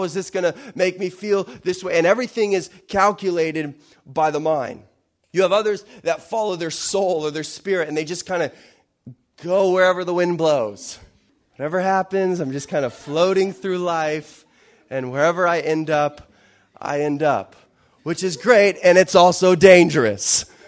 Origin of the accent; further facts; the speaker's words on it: Florida, United States; Like, I'm Christian because, well, I'm from Florida, and that's kind of what people do.